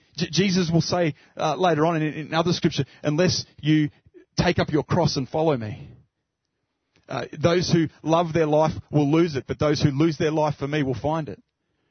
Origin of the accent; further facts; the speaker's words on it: Australia; It might be because I'm Australian, but I read this in a particular way